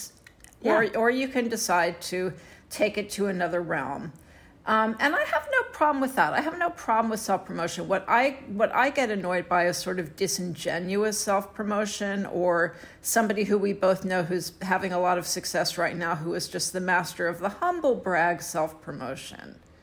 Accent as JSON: {"language": "English", "town": "Houston", "region": "Texas", "country": "United States", "tie": "born or raised there", "said": "in Houston, Texas, my hometown."}